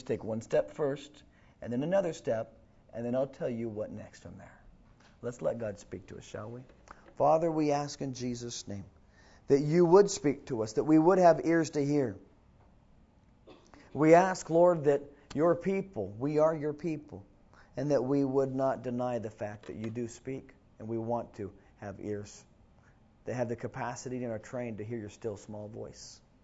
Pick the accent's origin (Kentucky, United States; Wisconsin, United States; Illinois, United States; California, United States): California, United States; Oak View; here's where I grew up over here in Oak View, and there's Jerusalem over there by Lake Casitas.